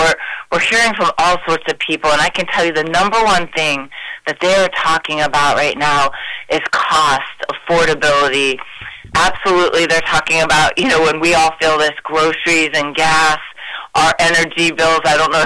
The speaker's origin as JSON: {"language": "English", "town": "Youngstown", "region": "Ohio", "country": "United States", "tie": "born or raised there", "said": "a lot of people don't know that I grew up in Youngstown, Ohio. I had a pretty rough childhood, a lot of abuse and neglect. I was actually lived in a tent in the winter in Northeast Ohio."}